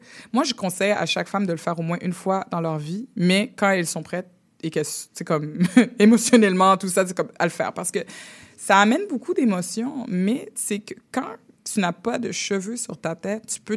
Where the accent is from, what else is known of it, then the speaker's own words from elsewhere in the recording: Mascouche, Quebec, Canada; Comme par exemple, moi, j'ai grandi à Mascouche en tant qu'enfant, là.